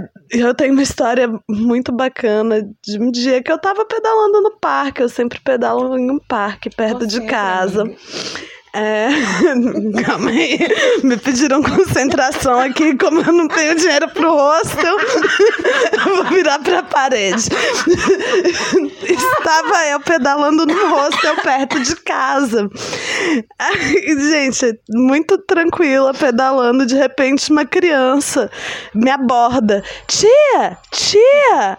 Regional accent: Brasília, Federal District, Brazil; eu vim lá de Brasília

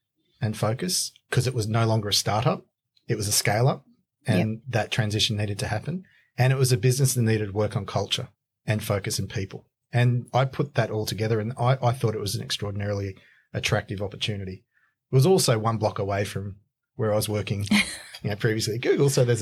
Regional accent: Australia; I'm Australian. It's definitely one of our national sports. So I come from an immigrant family and I'm first generation.

